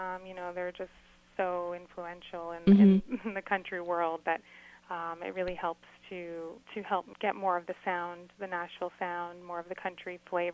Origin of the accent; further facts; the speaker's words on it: Toronto, Ontario, Canada; growing up in Scarborough, which is, you know, a hop, skip, and a jump to downtown Toronto